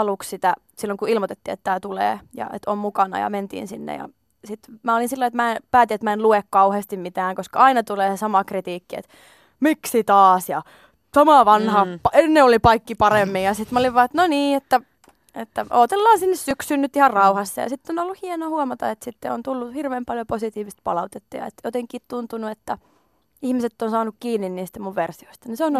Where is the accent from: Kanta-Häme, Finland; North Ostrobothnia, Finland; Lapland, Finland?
North Ostrobothnia, Finland; Oulu; Olen laulaja, lauluntekijä ja artisti ja olen kotoisin Oulusta.